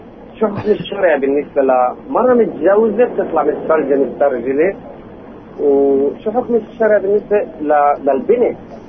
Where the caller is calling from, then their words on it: Jerusalem, Palestine; من القدس والله.